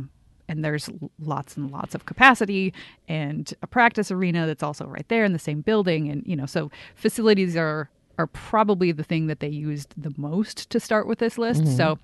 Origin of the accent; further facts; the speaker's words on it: Canada; and I feel very, as a Canadian, I feel very good about this